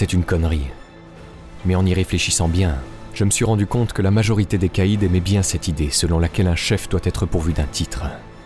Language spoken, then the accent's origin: French; Lercara Friddi, Sicily, Italy; moved away; je devais retourner en Italie, plus précisément en Sicile, ma région natale. Je suis alors revenu dans la ville de ma petite enfance, Lercarafriddi.